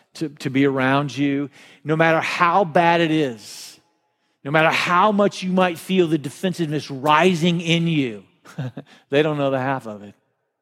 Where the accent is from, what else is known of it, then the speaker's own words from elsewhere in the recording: Texas, United States; I'm Texan, so I let him have it.